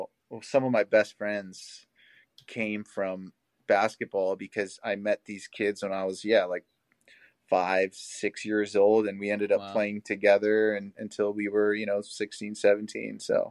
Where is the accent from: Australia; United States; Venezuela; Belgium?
Belgium; So growing up in Belgium was pretty interesting.